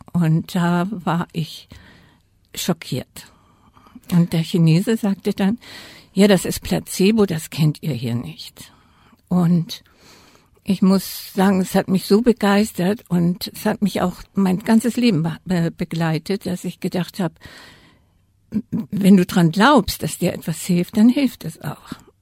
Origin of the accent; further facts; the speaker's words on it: Hamburg, Germany; also born or lived in Mecklenburg; ich bin aufgewachsen im Hamburger Westen und meine allerersten Lebensjahre habe ich in Blankenese, da wo Hamburg am schönsten ist, verbracht, weil im Krieg kamen die Leute, die Familie, nach Mecklenburg, da bin ich geboren, und nach dem Krieg kamen wir sozusagen als Flüchtlinge nach Hamburg.